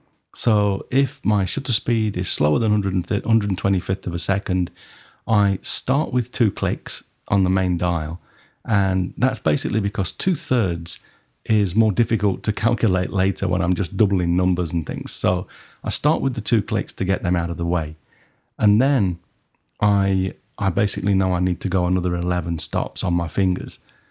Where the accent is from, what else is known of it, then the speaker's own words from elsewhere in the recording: Nottingham, East Midlands, United Kingdom; accent: Nottingham; that's B-U-L-B for those of you that are having problems with my Nottingham accent